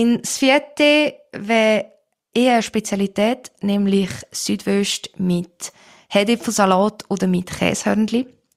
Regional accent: Appenzell Innerrhoden, Switzerland; accent: Appenzell dialect; Wie man ja an meinem Dialekt gehört, komme ich aus Innerrhoden. Und wir haben nicht nur den schönsten Dialekt auf der Welt

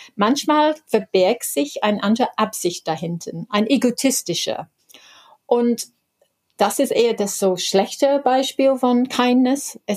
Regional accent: Ireland; German is a second language; Ja, ich bin eigentlich aus Irland

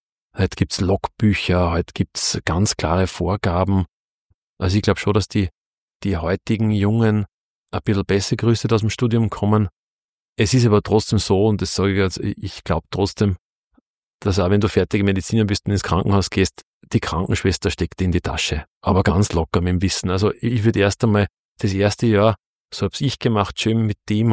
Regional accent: Buchenau, Upper Austria, Austria; also born or lived in Linz / Innsbruck; now in Kirchschlag, Austria; bin in Linz geboren und aufgewachsen in Buchenau und wohne jetzt in Kirchschlag. Also recht weit war der Radius noch nicht außerhalb von Oberösterreich. Und bis auf die Zeit, wo ich in Innsbruck war und da studiert habe, bin ich eigentlich immer in Oberösterreich gewesen.

